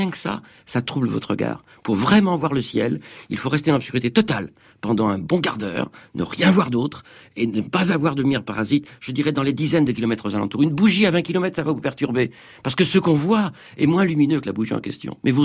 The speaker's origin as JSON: {"language": "French", "town": "Paris", "region": "Île-de-France", "country": "France", "tie": "born or raised there", "said": "je suis né à Paris, j'habitais dans une ville où il y a de la pollution lumineuse."}